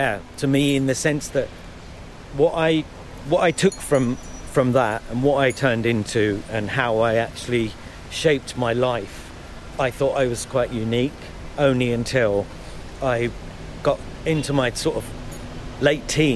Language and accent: English; Leeds, Yorkshire and the Humber, United Kingdom; born there; I was born in Leeds. Here, UK. Where did your parents come from? And I go, oh, they're from Kenya.